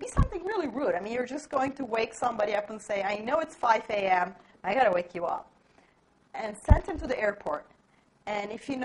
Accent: Turkey; I'm from Turkey, so I can pull out, I can be as Orientalist as I want, because I'm part of it.

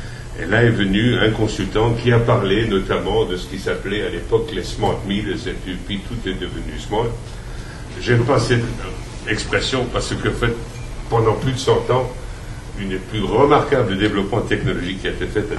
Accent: Switzerland; Chez nous, en Suisse, on a de véritables problèmes.

